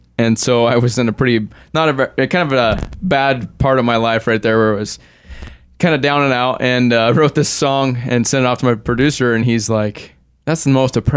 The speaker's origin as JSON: {"language": "English", "region": "Washington", "country": "United States", "tie": "born or raised there", "said": "Yeah, I grew up in Lincoln County on a 17,000-acre cattle ranch in Washington State."}